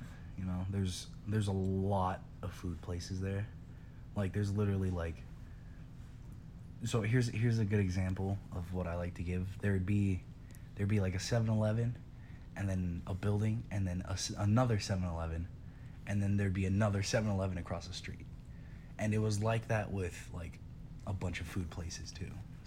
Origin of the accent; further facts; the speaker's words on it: Bangkok, Thailand; I grew up in Bangkok, which is like a really busy city. You know, it's really like crowded, and there's like buildings for miles.